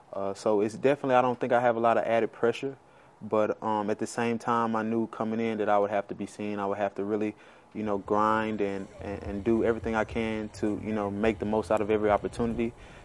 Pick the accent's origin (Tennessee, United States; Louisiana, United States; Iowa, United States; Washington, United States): Louisiana, United States; I'm right here. I'm back in my home state. That's when it hit me, like, man, I'm back in Louisiana playing